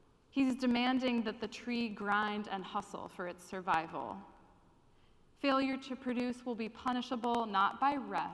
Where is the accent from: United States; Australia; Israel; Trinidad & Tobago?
United States; Midwest; which I'm from the Midwest, I'm guilty of doing that.